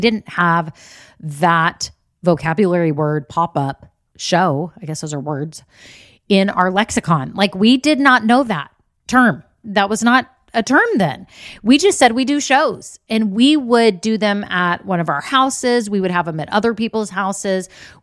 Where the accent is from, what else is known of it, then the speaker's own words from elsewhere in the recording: Texas, United States; And I had some like Texas Longhorn stuff, Texas A&M, because I'm from Texas.